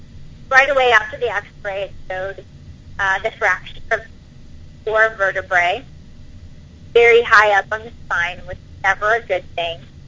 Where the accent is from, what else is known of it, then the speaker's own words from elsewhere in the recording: Jasper, New York, United States; Yeah, well … I'm from Jasper, New York.